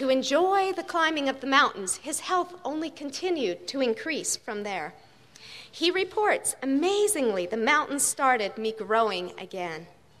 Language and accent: English; Calgary, Alberta, Canada; I was born and raised in Calgary, a big city, and through the years I saw it grow and grow